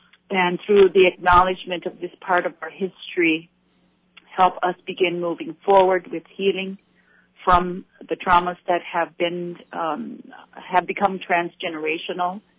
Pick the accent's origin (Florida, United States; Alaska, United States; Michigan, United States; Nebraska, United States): Alaska, United States; Barrow; Yes, I come from the North Slope of Alaska. I was born and raised in Barrow. I'm from the Inupiaq Nation.